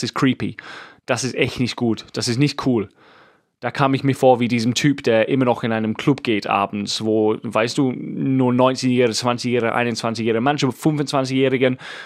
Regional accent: England, United Kingdom; Ich bin Engländer. In England kriegt man Kinder mit 18, 19.

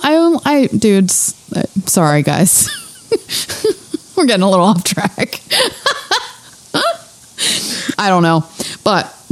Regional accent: Pennsylvania, United States; Well, I'm from that area too. Born and raised in Lancaster County.

